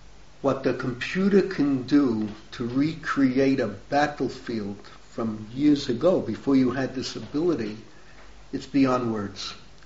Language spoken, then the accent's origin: English; New York, United States; But I grew up in New York. But this is cold compared to the way it is in New York.